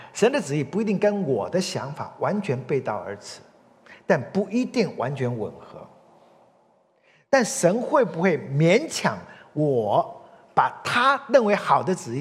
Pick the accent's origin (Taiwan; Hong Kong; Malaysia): Taiwan; 我台湾出生长大，每次回台湾讲道，我都有点近乡情怯。